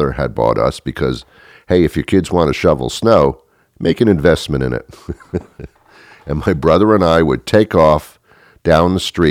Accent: New York, United States; also born or lived in New Jersey / Rochester, New York / Boston area; I've lived in the Northeast all of my life. I was brought up in New York and New Jersey. Then I moved to Rochester, New York for a while, and then to the Boston area.

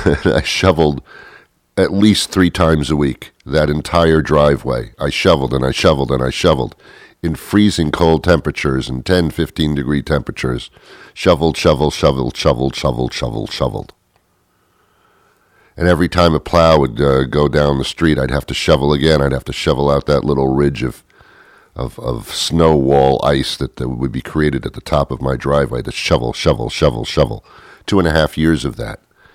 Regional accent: Teaneck, New Jersey, United States; I was brought up in Teaneck, New Jersey.

